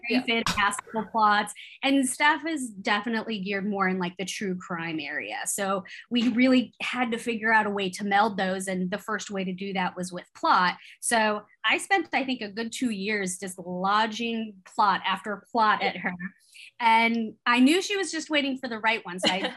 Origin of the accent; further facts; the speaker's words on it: California, United States; You know, I grew up in California, so it was always in my ear anytime something would happen with him